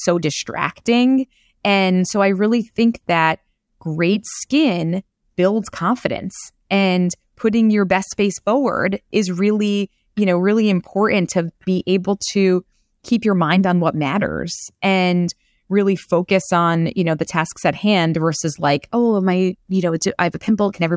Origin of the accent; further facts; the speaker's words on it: Queens, New York, United States; I'm from Queens. There's, you know, no one's spending $1,200 on their products.